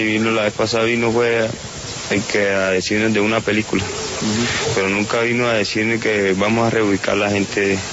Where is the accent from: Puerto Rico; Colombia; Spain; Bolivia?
Colombia; Aracataca, Magdalena; Yo vengo de Santa Marta, de Aracataca, Magdalena.